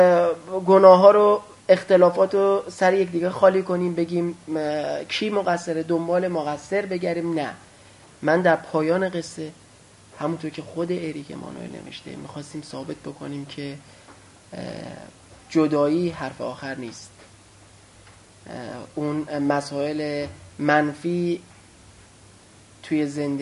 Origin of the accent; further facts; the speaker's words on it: Iran; مهم اینه که ما ایرانیم، دوست داریم کار ایرانی ببریم.